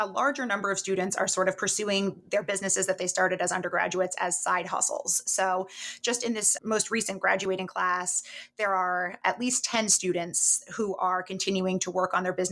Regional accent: Plattsburgh, New York, United States; also born or lived in Maryland; So I am originally from Plattsburgh, right across Lake Champlain, and born and raised in Plattsburgh.

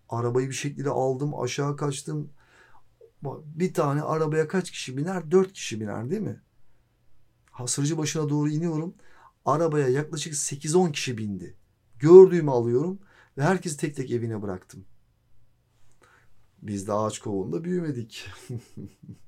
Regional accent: Kadıköy, Istanbul, Turkey; Yani benim çocukluğum, ilk gençliğim yani Kadıköy'de geçti.

